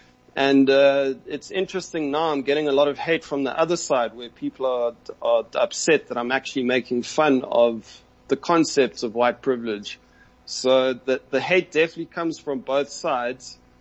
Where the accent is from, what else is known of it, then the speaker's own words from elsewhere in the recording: Johannesburg, Gauteng, South Africa; born there; I was born in Joburg, actually.